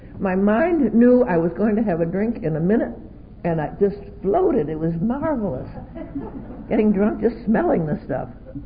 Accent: Pennsylvania, United States; I graduated when I was 19 years old, went back up to my home state in Pennsylvania, and was introduced to an older crowd.

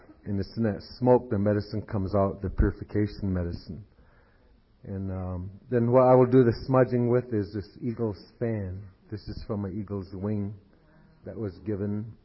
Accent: United States; I am from the Mohican Nation

